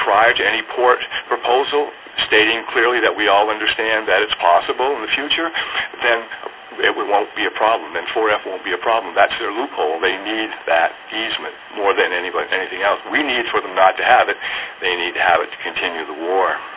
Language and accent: English; Belfast, Maine, United States; I'm a native of Belfast. I was born in Belfast. My roots in the area are in Stockton and Searsport, and they go back to the Revolutionary War. I live on property that's been in my family for centuries. I've lived in Maine all my life.